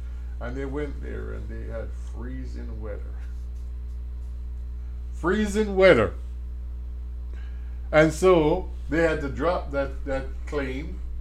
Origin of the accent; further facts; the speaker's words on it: Jamaica; moved away; I grew up in school in Jamaica.